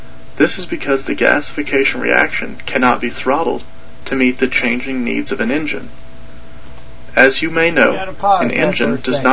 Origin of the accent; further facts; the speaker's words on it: Tennessee, United States; In my home state of Tennessee